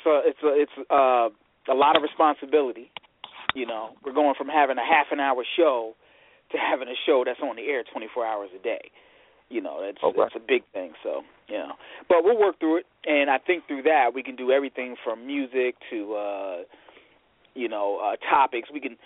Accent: Michigan, United States; General Manager of Cyber Media Group

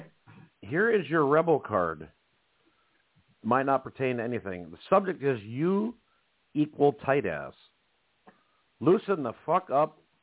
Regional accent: Minnesota, United States; Yeah, you know, we're from Minnesota too, so it doesn't take long before you get acclimated and used to the place you're at.

